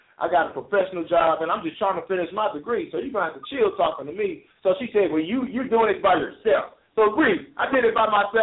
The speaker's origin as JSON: {"language": "English", "town": "Lubbock", "region": "Texas", "country": "United States", "tie": "born or raised there", "said": "This is after playing Tech, being high profile Texas Tech, high profile in my hometown, everything. So, but then I just prayed, God, get me back to Lubbock. He got me back to Lubbock, man."}